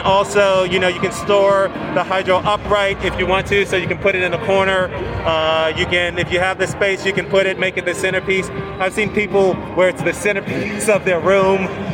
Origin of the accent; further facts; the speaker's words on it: Washington, District of Columbia, United States; Let's say I grew up in Washington, D.C., and, you know, there was a lot going on